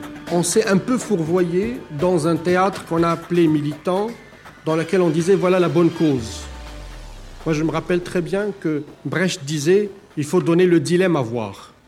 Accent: Morocco; parce que chez moi, au Maroc

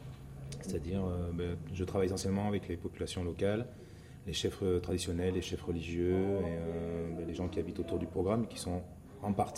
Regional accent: Marseille, Provence-Alpes-Côte d'Azur, France; quand je dis que je suis de Marseille, de suite, c'est le mot Zidane qui sort

